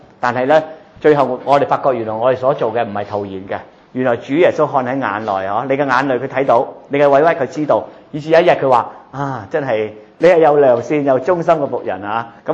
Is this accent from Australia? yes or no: yes; Australia; 而家我哋澳洲人好特别嘅